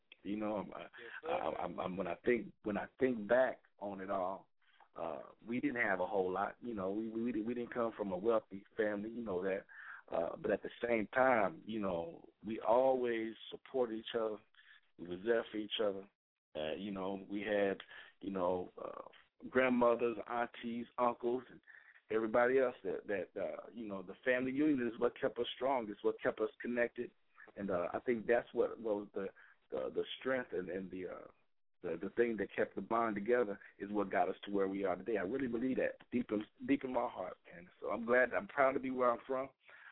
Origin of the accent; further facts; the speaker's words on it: Muskogee, Oklahoma, United States; But, you know, Texas is right under us, so we still home. And, man, you know, growing up in Muskogee, it was a challenge.